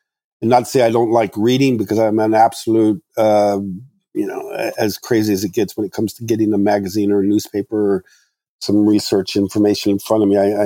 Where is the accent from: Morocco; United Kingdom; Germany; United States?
Morocco; I grew up in Morocco, so it was probably a horse or a donkey or something